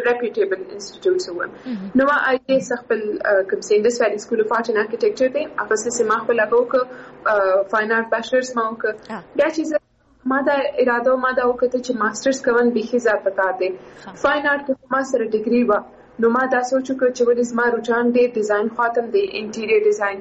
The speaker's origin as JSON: {"language": "Pashto", "town": "Quetta", "region": "Balochistan", "country": "Pakistan", "tie": "born or raised there", "also_born_or_lived": "Karachi", "said": "او زه سیم په کوټي کې پیدا شوی ما"}